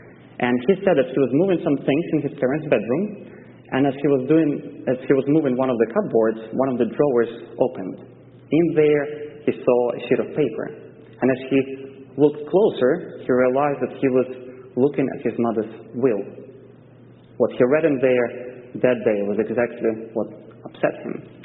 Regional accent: Russia; English is a second language; I have an accent. This is not a speech impediment. I speak like this because I'm from Russia.

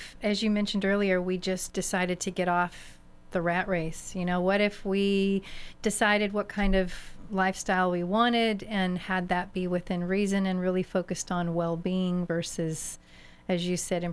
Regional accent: California, United States; born there; and I was born in San Diego County, so it was kind of a big reminder about the place

